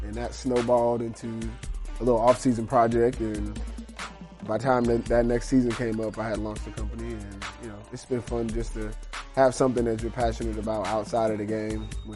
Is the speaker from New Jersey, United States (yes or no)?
yes; Piscataway, New Jersey, United States; a yearly football clinic in my hometown of Piscataway, New Jersey